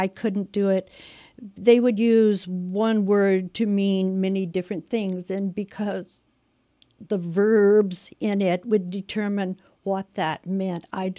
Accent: Colorado, United States; moved away as an adult; also born or lived in Virginia; I was born and raised in Colorado and migrated east later in life and did the most of my career in the Virginia area

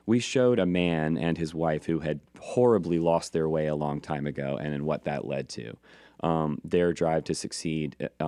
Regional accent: Georgia, United States; And I learned to tell stories growing up in Georgia, because people would sit around and tell stories.

